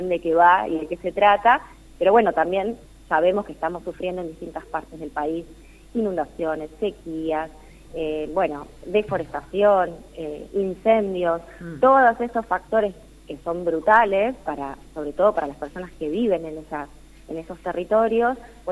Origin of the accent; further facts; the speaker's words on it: Rosario, Santa Fe, Argentina; que yo soy de Rosario